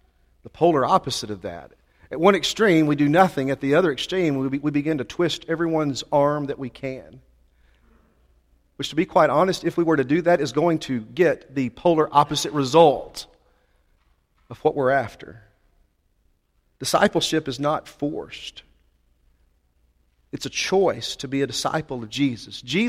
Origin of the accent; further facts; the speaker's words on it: Mesquite, Texas, United States; Okay, I grew up in Mesquite, so maybe we only did this in Mesquite.